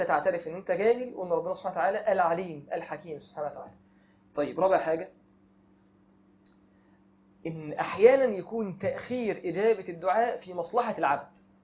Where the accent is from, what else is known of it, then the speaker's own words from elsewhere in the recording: Egypt; معروف عندنا في مصر جدا